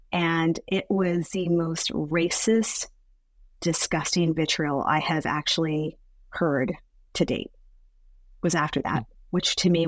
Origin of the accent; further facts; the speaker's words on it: Nevada, United States; born there; By the way, I was born in Nevada, but that's okay.